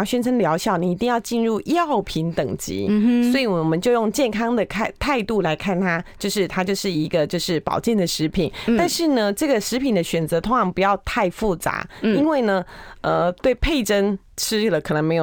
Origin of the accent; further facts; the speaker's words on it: Taiwan; 好，这个是我们台湾人应该算是很经典的问题哈